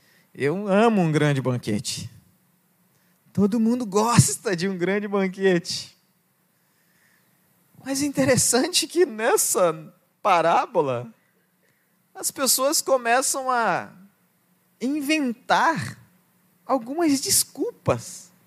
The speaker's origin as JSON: {"language": "Portuguese", "region": "Pará", "country": "Brazil", "tie": "born or raised there", "said": "lá no interior do Pará, por isso que eu sou um pastor VIP, eu vim do interior do Pará."}